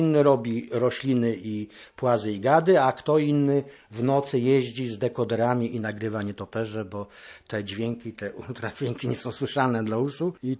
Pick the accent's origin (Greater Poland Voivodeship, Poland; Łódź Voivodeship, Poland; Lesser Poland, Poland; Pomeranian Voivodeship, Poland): Pomeranian Voivodeship, Poland; Lębork; born there; also born or lived in Słupsk / Koszalin; Teraz tu już mieszkam no najdłużej, bo mieszkam od 1998 roku. Urodziłem się w Lęborku, później mieszkałem w Słupsku, później mieszkałem w Koszalinie.